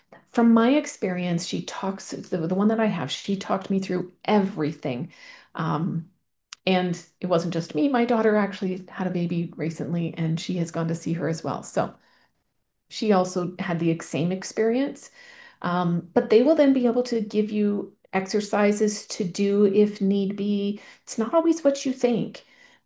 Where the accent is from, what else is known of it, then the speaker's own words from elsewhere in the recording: Canada; I am Canadian